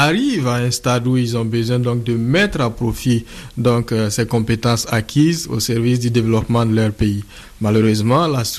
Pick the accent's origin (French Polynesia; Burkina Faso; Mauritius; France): Burkina Faso; je suis du Burkina Faso.